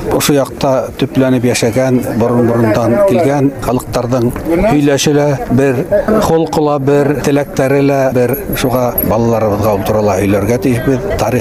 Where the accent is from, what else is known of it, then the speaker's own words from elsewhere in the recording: Bashkortostan, Russia; now in Sibay, Russia; Сибай ҡалаһында йәшәйем, сығышым менән Йылайыр районы Исхужауылы, тыуып үҫтем Баймаҡ районында. Түңгәүерҙәргә ҡарайым.